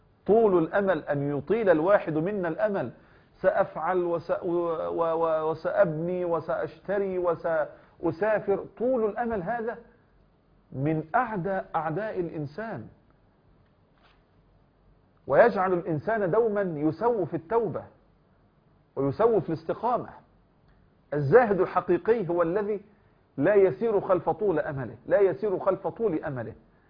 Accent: Egypt; يعني بما يعرف الآن عندنا في مصر جلبية

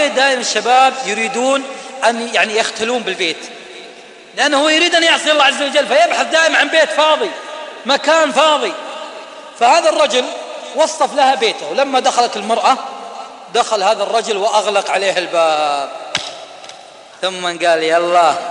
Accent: Riyadh, Riyadh Province, Saudi Arabia; طعس طعس في الثمام عندنا في الرياض في النفود

